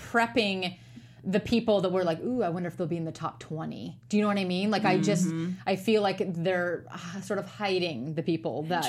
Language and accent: English; Portland, Oregon, United States; I'm from Portland, Oregon, by the way.